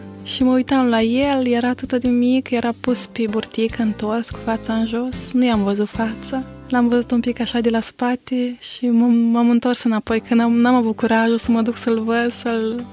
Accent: Siminicea, Suceava County, Romania; eu sunt din Siminicea, născută în Siminicea. Părinții mei nu sunt pocăiți, ei sunt la oastea Domnului. Sunt ortodoxi, numai eu sunt singura din familie care sunt pocăită.

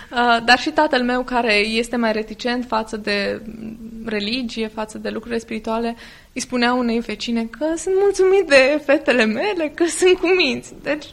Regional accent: Brazi, Prahova, Romania; born there; M-am născut în Comuna Braz, din județul Prahova.

